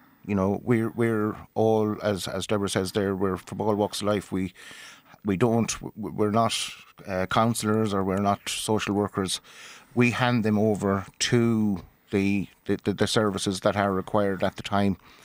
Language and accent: English; Ballinasloe, Connacht, Ireland; Oh, born, bred Galway.